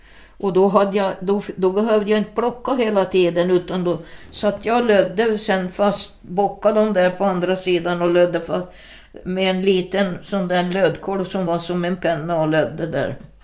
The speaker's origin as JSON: {"language": "Swedish", "region": "Åland", "country": "Finland", "said": "Och jag var ålänning, ja."}